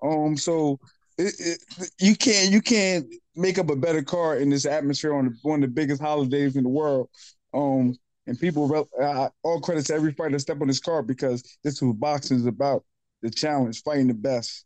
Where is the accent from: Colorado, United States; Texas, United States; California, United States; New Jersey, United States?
New Jersey, United States; I'm not from Connecticut. I'm a New Jersey guy.